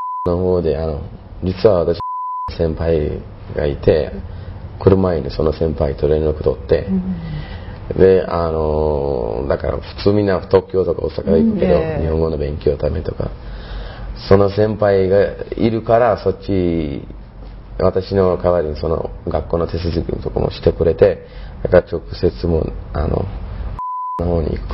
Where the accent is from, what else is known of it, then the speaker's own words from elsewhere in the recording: Turkey; Japanese is a second language; トルコから来ました。今、農学部2年生です。